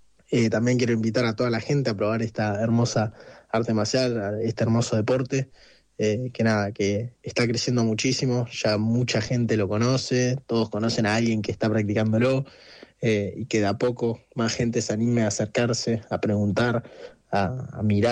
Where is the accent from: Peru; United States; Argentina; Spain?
Argentina; Mar del Plata, Buenos Aires Province; soy de Mar del Plata, tengo 23 años